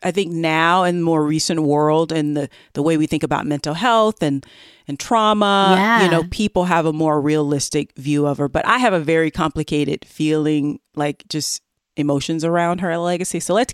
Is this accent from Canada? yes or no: no; Southern US, United States; accent: Southern; I tell you, boy, don't let me get out my Southern accent.